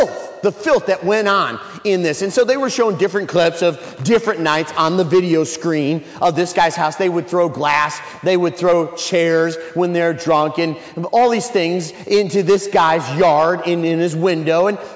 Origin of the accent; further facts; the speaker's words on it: Illinois, United States; And so my wife's from Ohio, and since I'm from Illinois, University of Illinois has never been anything